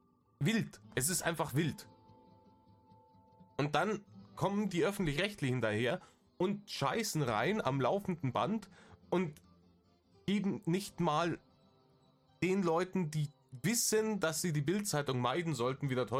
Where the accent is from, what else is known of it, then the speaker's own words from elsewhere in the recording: Bavaria, Germany; aber bei uns in Bayern ist bombastisches Wetter angesagt für dieses Wochenende.